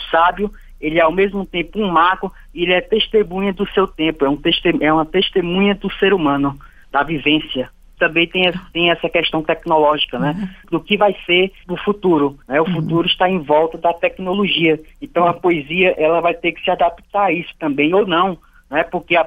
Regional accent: Piauí, Brazil; moved away as an adult; Eu saí do Piauí com 22 anos de idade. Hoje eu estou com 30. Então já tem um distanciamento do Piauí

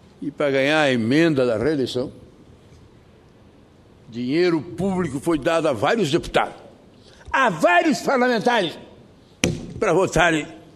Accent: Rio Grande do Sul, Brazil; E escolheram como vice um jovem e excepcional deputado lá da minha terra. Mais uma vez, presidente, uma ligação entre o Acre e o Rio Grande do Sul.

